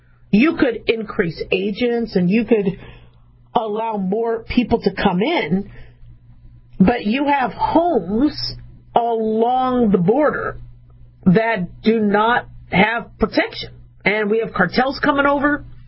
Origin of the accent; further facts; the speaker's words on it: United States; I mean, I'm an American. I love this country.